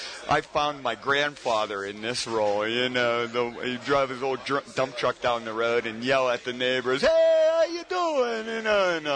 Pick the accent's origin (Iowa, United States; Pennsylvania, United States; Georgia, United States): Pennsylvania, United States; Pittsburgh; also born or lived in Italy; So we were the house on the block when I grew up in Pittsburgh.